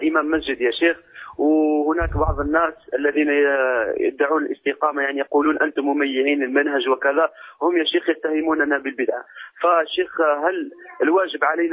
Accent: Algeria

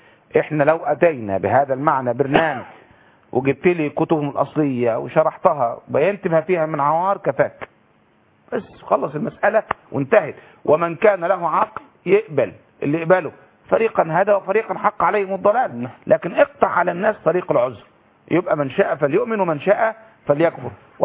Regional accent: Egypt; أنا النهاردة بقول أنا راجل مصري

